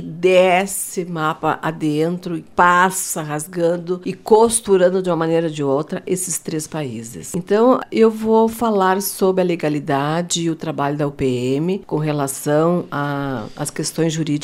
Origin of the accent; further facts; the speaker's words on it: Rio Grande do Sul, Brazil; E dou a minha opinião como turista, como gaúcha